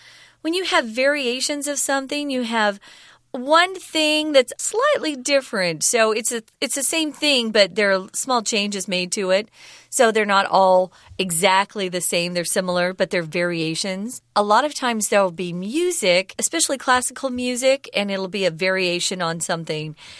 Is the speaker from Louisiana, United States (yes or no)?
no; Arizona, United States; I'm from Arizona, and we would often go across the border and buy Mexican vanilla and bring it back to the United States.